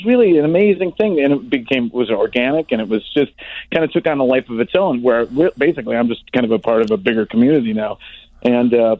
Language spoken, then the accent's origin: English; Orland Park, Illinois, United States; I live in the house I grew up in Orland Park.